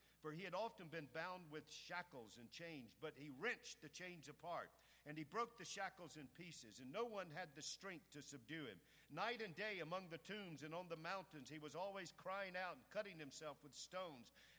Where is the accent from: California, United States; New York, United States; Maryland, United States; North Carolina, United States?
North Carolina, United States; Charlotte; It's kind of like when I was growing up in Charlotte, my dad and mom said